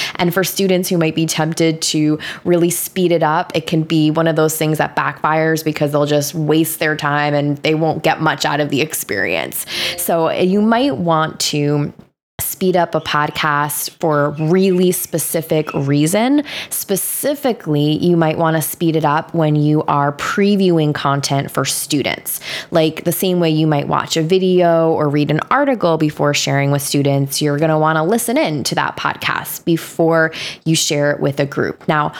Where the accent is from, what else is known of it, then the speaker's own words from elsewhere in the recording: New York, United States; Now I'm from New York and I know that I can talk a little fast.